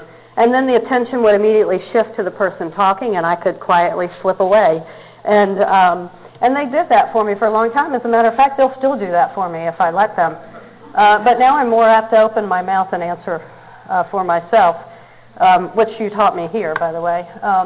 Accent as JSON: {"language": "English", "region": "Maryland", "country": "United States", "tie": "born or raised there", "also_born_or_lived": "Pennsylvania", "said": "I grew up in Maryland. I was actually born in Pennsylvania, but grew up in Maryland. And I'm one of six children."}